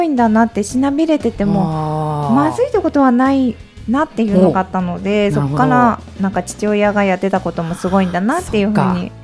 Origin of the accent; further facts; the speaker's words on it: Kagoshima, Japan; 29歳の時にも鹿児島に帰ろうって、はい、決めまして、29歳でも本当、はい、キラキラした田舎、都会から故郷の方に帰りました。